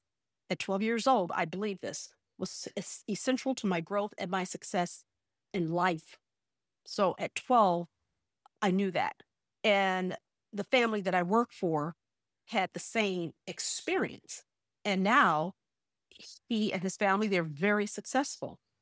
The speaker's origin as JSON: {"language": "English", "town": "Miami", "region": "Florida", "country": "United States", "tie": "born or raised there", "said": "I grew up in Miami, Florida, a neighborhood called Liberty City, infested with drugs and prostitution."}